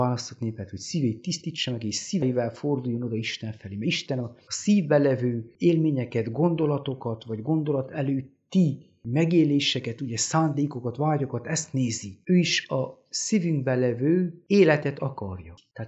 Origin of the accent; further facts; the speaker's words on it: Székely Land, Romania; Mert a összbevéve a saját életterem, az a szülőházam, szülőföldem, hazám. Most ez jelenti magát a fizikai területet, jelenti azt az életet vagy udvart, jelenti azt a települést, jelenti az egész szülőföldet, azt mondjuk, hogy Székelyföld